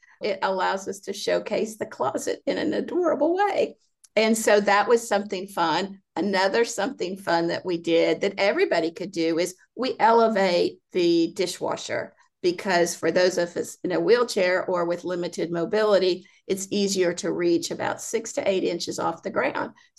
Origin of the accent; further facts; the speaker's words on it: Conway, Arkansas, United States; moved away; Well, I'm from Conway, Arkansas. Now I went to college at Hendricks College. My mother lives in Conway.